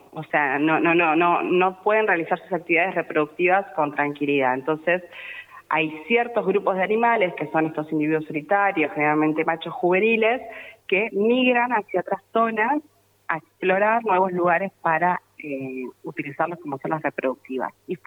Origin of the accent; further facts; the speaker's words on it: Buenos Aires, Argentina; now in San Antonio Oeste, Argentina; Yo soy de Buenos Aires, estudié en la UBA, hice la licenciatura allá